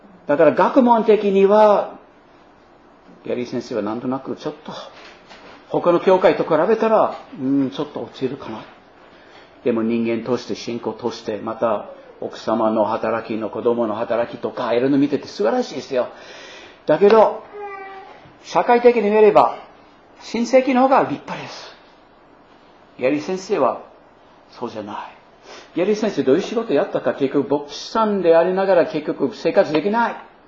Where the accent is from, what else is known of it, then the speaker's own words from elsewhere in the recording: United States; Japanese is a second language; 一つのアメリカの話、もう一つやってもいいですかね。私のふるさとの話です。私の育てた町より私の親のふるさとの町でしたね。